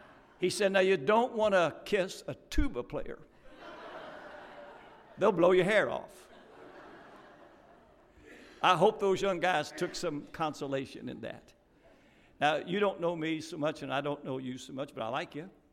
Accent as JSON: {"language": "English", "region": "Kentucky", "country": "United States", "lives_now": "Florida, United States", "said": "She was from Michigan. I was from Kentucky."}